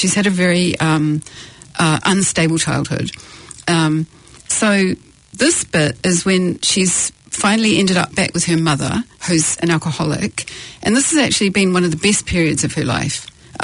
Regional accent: Wellington, New Zealand; I grew up there. I come from Wellington. I lived there till I was 25, so I know it well.

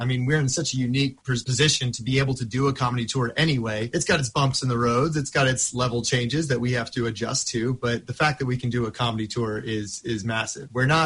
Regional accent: Texas, United States; also born or lived in Asia; I grew up in Texas, which, you know, kind of led to a lot of just bizarre scenarios

